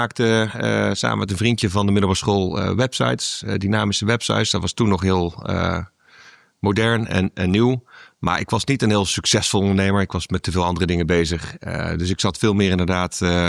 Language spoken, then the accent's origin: Dutch; Breda, North Brabant, Netherlands; Ik ben opgegroeid in Breda.